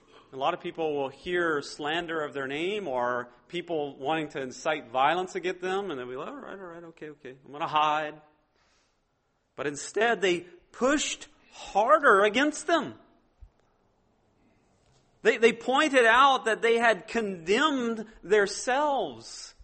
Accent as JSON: {"language": "English", "region": "Louisiana", "country": "United States", "said": "I'm a Cajun, okay? I'm just going to point that out. It doesn't sound like I'm a Cajun, but I'm a Cajun, still at heart."}